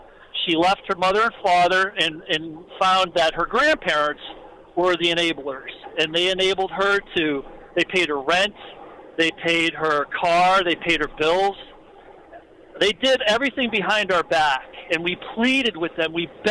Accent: Erie, Pennsylvania, United States; we're originally from Erie, Pennsylvania

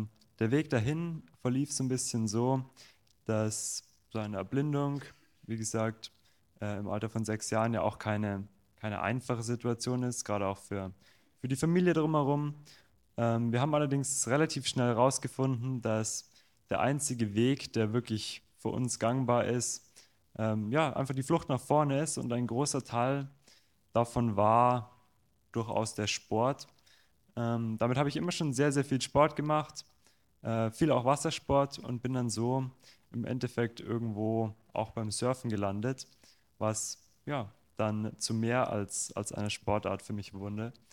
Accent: Garmisch-Partenkirchen, Bavaria, Germany; Tatsächlich komme ich aus Garmisch-Partenkirchen. Das ist ganz im Süden von Deutschland. Eigentlich gar nicht weit weg von der Grenze zu Österreich.

